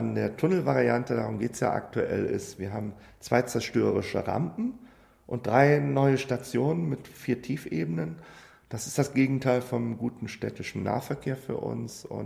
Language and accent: German; Cologne, North Rhine-Westphalia, Germany; Ja, ich komme aus Köln-Poll.